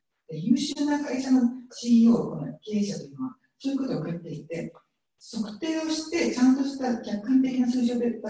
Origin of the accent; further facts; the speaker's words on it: United States; 例えば私はアメリカで育って、 40年前、50年前のことを思い出したんですけども